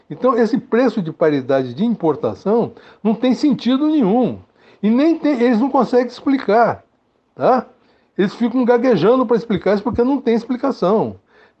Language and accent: Portuguese; Brazil; Quem tem de desenvolver o Brasil somos nós, brasileiros, e que temos de defender as nossas coisas, os nossos recursos naturais.